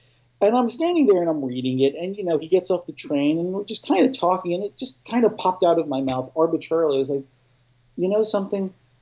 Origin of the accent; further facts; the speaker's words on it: Staten Island, New York, United States; because why are we going to try and be a British band when we're all from Staten Island?